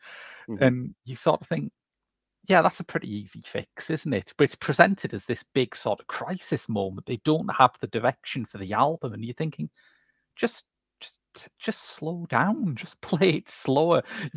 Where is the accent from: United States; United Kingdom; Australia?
United Kingdom; it was quite shocking to me as a British person to find out that ska predated reggae, because of course in British terms we experienced that the other way around.